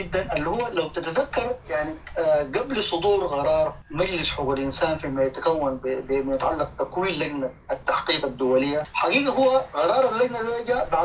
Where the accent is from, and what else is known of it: Sudan